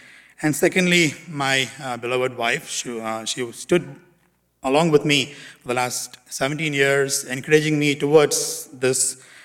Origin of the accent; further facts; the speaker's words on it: Toronto, Ontario, Canada; we are from Toronto, Hilltop Bible Chapel.